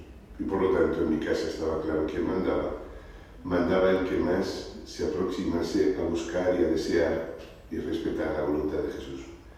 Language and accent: Spanish; Madrid, Community of Madrid, Spain; yo soy de Madrid, de Chamberí, aunque íbamos al pueblo Cubas de la Sagra, está cerca de Toledo